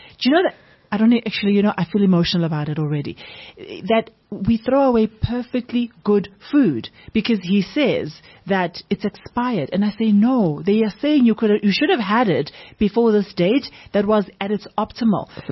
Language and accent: English; Guatemala; But you know, my parents owned a shop, mm-hmm. right? I come from Guatemala.